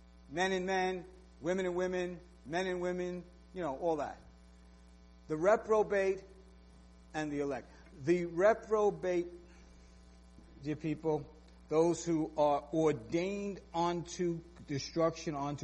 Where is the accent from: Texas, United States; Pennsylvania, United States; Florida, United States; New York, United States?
New York, United States; accent: New York; You might not like my New York accent or my personality traits and all.